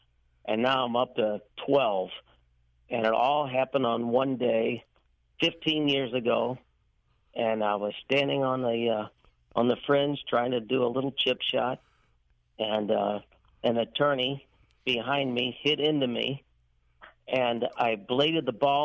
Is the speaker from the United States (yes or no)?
yes; St. Louis, Missouri, United States; Right here in St. Louis. I've been playing golf for 50 years